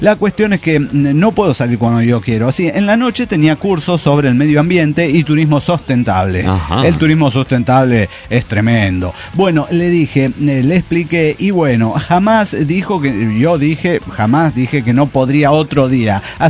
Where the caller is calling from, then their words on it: Tulancingo, Hidalgo, Mexico; Soy el zapatista de Tulancingo, Hidalgo.